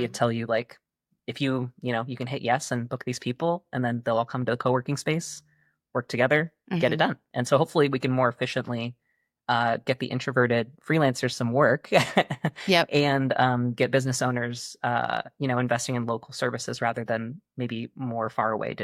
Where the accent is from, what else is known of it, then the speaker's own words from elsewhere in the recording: Cashmere, Washington, United States; But my hometown of Cashmere, Washington. Super small.